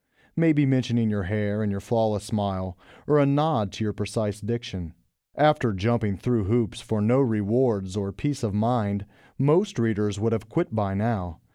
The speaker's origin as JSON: {"language": "English", "town": "Kettering", "region": "Ohio", "country": "United States", "said": "I'm from Kettering, Ohio."}